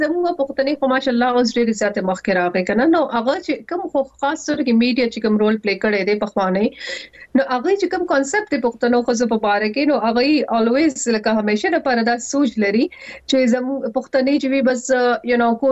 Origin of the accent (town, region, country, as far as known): Pakistan; now in United Kingdom